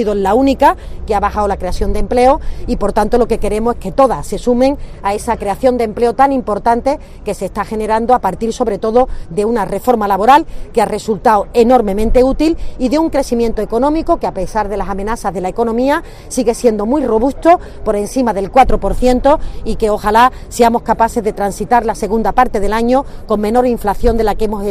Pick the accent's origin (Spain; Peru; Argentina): Spain; Andalusia; yo como andaluz andaluza y ciudadana de esta comunidad